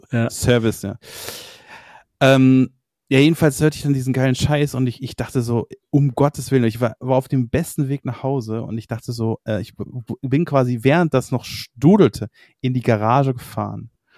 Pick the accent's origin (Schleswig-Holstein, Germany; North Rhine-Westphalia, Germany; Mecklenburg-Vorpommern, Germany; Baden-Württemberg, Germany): North Rhine-Westphalia, Germany; Meerbusch; Ich komme halt aus Meerbusch.